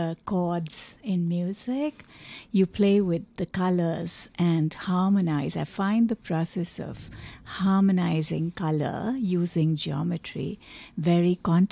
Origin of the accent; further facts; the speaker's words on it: New Delhi, Delhi, India; I'm from India, in New Delhi